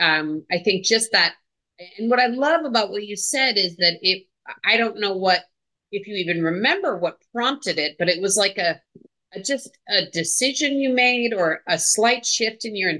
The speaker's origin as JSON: {"language": "English", "region": "Colorado", "country": "United States", "tie": "born or raised there", "said": "I grew up in Colorado where it snows"}